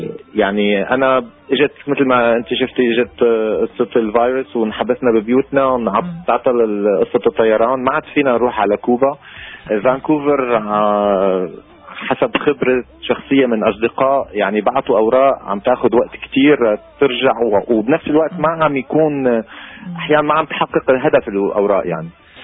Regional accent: Syria; ونحن كسوريين عنا ارتباطاتنا بوطننا الأم سوريا

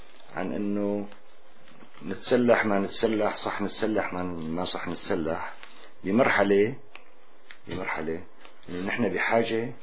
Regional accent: Syria; نحن سوريين ويجب ان نعمل على انه نحن سوريين

